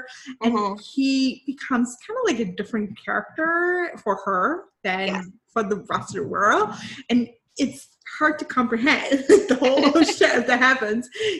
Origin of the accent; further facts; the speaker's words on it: Puerto Rico; I grew up in Puerto Rico. I grew up basically right off the airport.